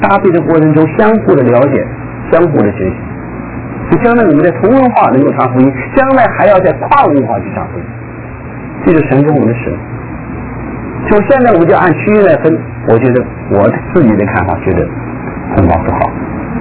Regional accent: China; 因为我们大陆人就是自己在一起

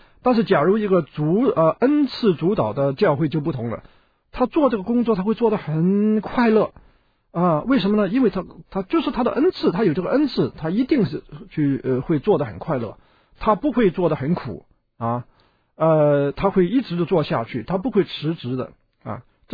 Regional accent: China; 所以我们特别是我们中国人的基督徒啊，我们自古以来我们有一个习惯

